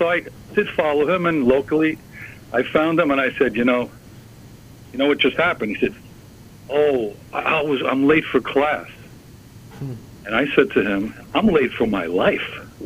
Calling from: New York, United States; I'm in Long Island.

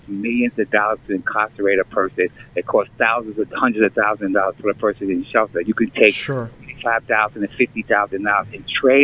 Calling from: Manhattan, New York, United States; I'm calling from Manhattan.

